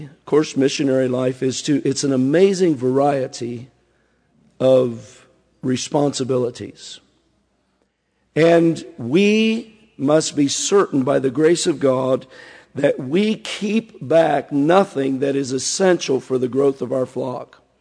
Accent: Iowa, United States; I grew up in Iowa, farm country, and our home church that I grew up in, Sunday night service began at 7:30.

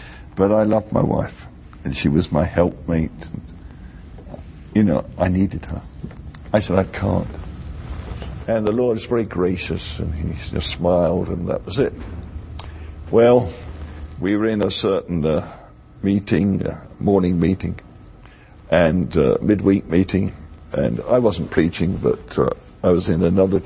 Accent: England, United Kingdom; And being English, we don't like to lay on the floor.

